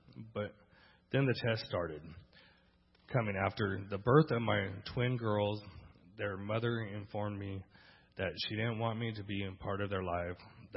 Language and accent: English; Fresno, California, United States; born there; I was born in Fresno, the youngest of three and the only boy.